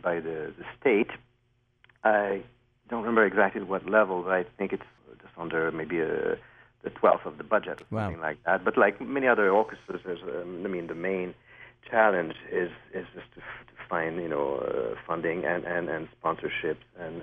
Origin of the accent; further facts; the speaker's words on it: Montreal, Quebec, Canada; Well, it's funny because I'm French-Canadian. Yeah. You may hear that a little bit in my accent. Indeed. So I grew up basically musically here in Montreal, and then I went to study in Vienna.